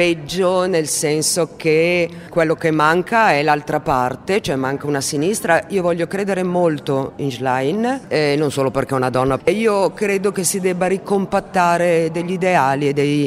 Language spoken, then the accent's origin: Italian; Milan, Lombardy, Italy; sono nata a Milano, sono una di quelle milanesi un po' in polemica ultimamente con la città